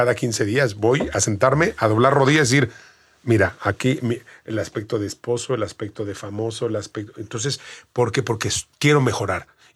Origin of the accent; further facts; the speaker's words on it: Mexico; yo soy mexicano. Y el 80% de lo que yo, de mi humor, pues es mexicano.